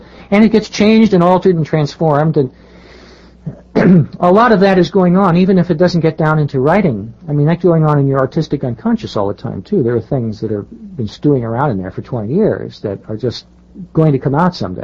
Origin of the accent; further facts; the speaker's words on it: Granite City, Illinois, United States; growing up in Granite City in the St. Louis area, we would summer down in the Ozarks.